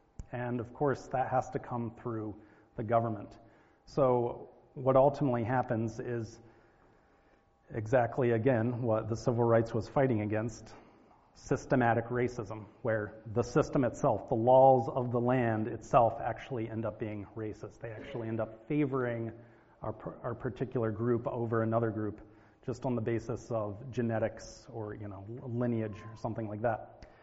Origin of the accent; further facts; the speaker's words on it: United States; even though I have all these, you know, ancestors from Europe, to me, I'm an American.